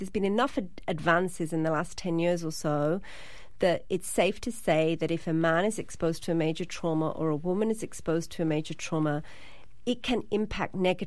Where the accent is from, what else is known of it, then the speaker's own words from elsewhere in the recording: England, United Kingdom; I was kind of disconnected from it because I grew up in England.